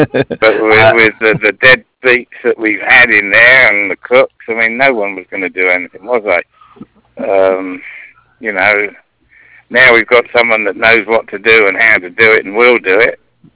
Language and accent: English; England, United Kingdom; Yeah, I'm from England.